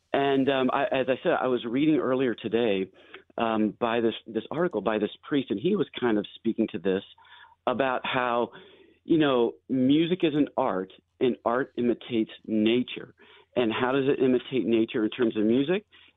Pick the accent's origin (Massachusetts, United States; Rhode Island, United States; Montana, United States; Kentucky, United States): Kentucky, United States; I grew up in Kentucky, so I'm a country guy.